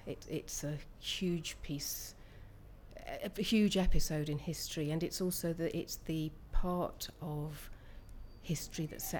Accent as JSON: {"language": "English", "town": "Bristol", "region": "South West England", "country": "United Kingdom", "said": "I'm from Bristol."}